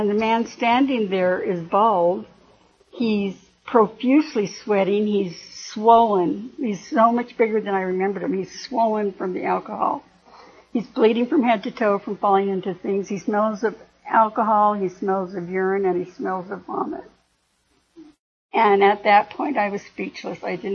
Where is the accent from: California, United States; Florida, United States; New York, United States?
California, United States; moved away as an adult; I was from California and I married the only single man.